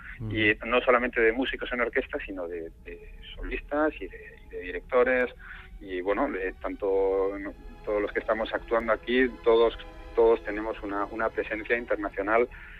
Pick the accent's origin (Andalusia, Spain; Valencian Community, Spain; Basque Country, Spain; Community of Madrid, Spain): Basque Country, Spain; San Sebastián; Fíjate, soy donostiarra